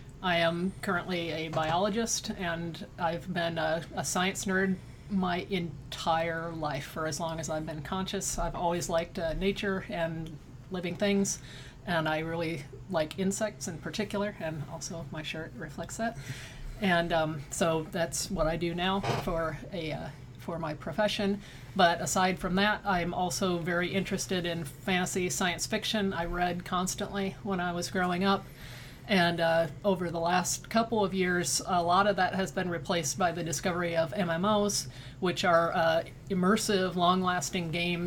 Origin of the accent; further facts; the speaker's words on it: Iowa, United States; also born or lived in Illinois / Arizona; But I grew up in Iowa, went to college there, then lived in Illinois and Arizona, and finally made my way here in pursuit of a job.